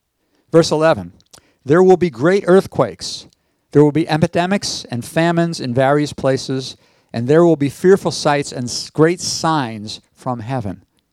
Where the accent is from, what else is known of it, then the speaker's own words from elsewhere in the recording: New York, United States; what happened right here in New York State, in my hometown, Sandy.